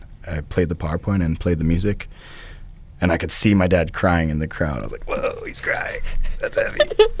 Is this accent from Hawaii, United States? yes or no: yes; Honolulu, Hawaii, United States; born and raised in Manoa Valley.